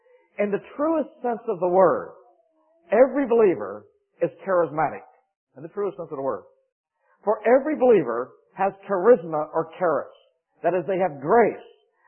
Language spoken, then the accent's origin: English; Rochester, New York, United States; now in Charlotte, United States; I realize I'm in North Carolina. Charlotte, home of the Carolina Panthers. Huh? I come from Rochester, New York, which is near Buffalo, home of the Buffalo Bills.